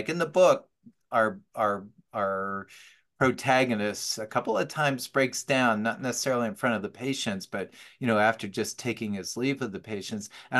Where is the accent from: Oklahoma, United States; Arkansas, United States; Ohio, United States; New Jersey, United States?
New Jersey, United States; I'm from New Jersey originally. I don't believe you can be from New Jersey and not be sarcastic and cynical.